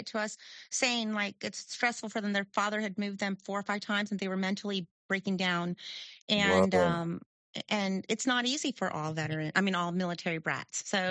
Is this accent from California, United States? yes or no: no; Killeen, Texas, United States; Like when we were growing up in Killeen